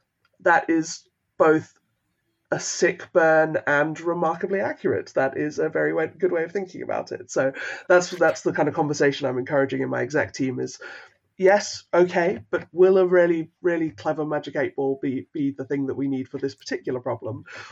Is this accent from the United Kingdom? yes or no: no; South Africa; I was very lucky growing up in South Africa.